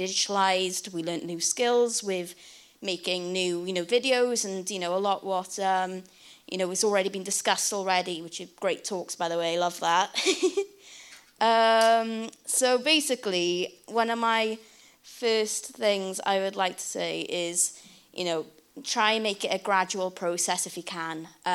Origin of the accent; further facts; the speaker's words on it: Swansea, Wales, United Kingdom; also born or lived in Birmingham; I'm born and bred in Swansea, went to Birmingham for uni, Birmingham City Woo! Uni, big up Birmingham. came back to Swansea then, 2018, and then pandemic kind of happened, so still in Swansea, settled down